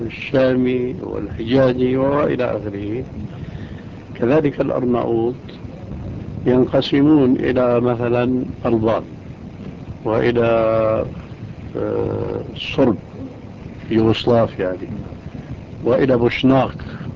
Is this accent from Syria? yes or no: yes; Syria; لما جينا إلى دمشق ما كنا نعرف شيئا من القراءة والكتابة كما يقولون عندنا في سوريا